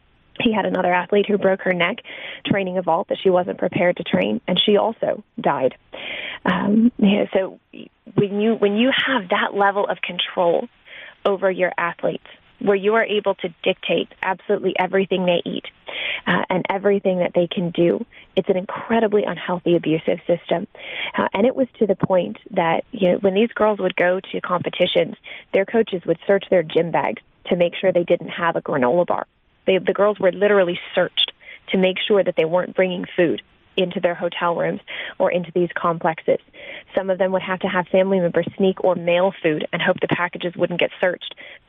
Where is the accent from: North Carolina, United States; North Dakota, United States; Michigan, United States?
Michigan, United States; So I grew up in Michigan, and one of the most prominent gyms in Michigan was a gym called Twistars.